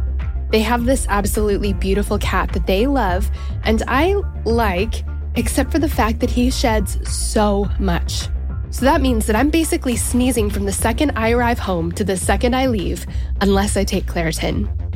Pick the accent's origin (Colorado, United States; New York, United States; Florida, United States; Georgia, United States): Colorado, United States; also born or lived in Boston; now in Nashville, United States; I guess that's, I feel like I've met some Wyomingers because I grew up, I'm born and raised in Colorado. So